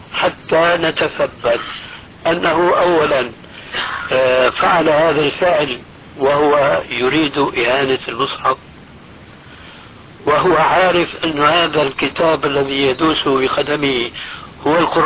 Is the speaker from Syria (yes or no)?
yes; Syria; وكما يقولون عندنا في سوريا بالكوم، بالجملة يعني بالجملة.